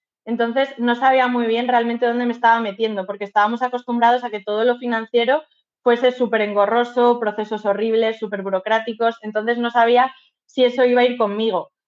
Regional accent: Madrid, Community of Madrid, Spain; Yo soy de Madrid, tengo 27 años

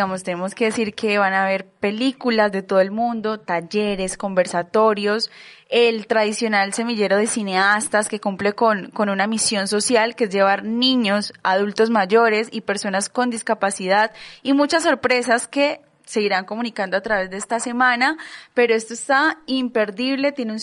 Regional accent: Santander, Colombia; siento que nos representa mucho como santandereanos.

